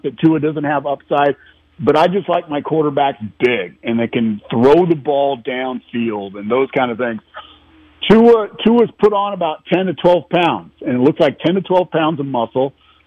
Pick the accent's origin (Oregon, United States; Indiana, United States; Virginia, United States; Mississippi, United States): Oregon, United States; Portland; also born or lived in Wilsonville; I'm born and bred in Portland, Oregon. My actual hometown, Marquette, is Wilsonville, Oregon